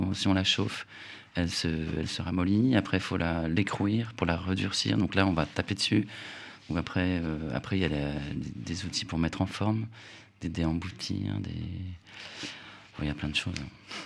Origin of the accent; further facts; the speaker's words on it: Corsica, France; Ça, c'est quelque chose que j'ai toujours fait depuis toute petite, fin fond de la Corse. J'ai grandi en Corse, donc dans les petits cailloux, les petites fougères, etc.